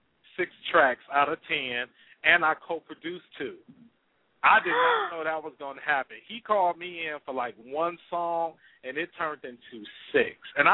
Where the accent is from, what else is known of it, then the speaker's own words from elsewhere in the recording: Detroit, Michigan, United States; I'm from Detroit.